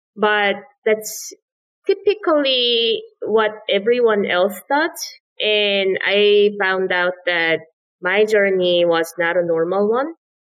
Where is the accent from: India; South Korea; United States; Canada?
South Korea; Growing up in South Korea back in 1990s and 2000s, it wasn't necessarily an option to me.